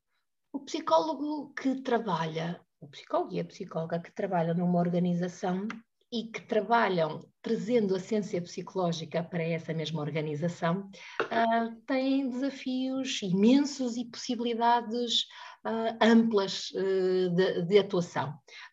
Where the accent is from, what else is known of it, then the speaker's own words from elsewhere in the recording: Santa Maria da Feira, Aveiro, Portugal; also born or lived in Porto; Nasci no Porto e vivi grande parte da minha vida em Santa Maria da Feira, a terra do castelo mais bonito de Portugal.